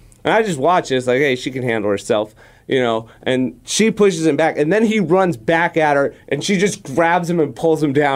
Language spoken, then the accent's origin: English; Manhattan Beach, California, United States; they were like kind of hometown heroes growing up in Manhattan Beach.